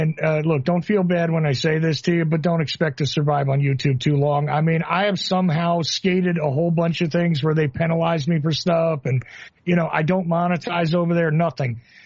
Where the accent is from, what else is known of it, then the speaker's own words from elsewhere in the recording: Northeast, United States; also born or lived in South; you can definitely tell that I'm probably from the Northeast, but occasionally you'll hear that I lived in the South. But I can hear definitely a little bit of that Midwest.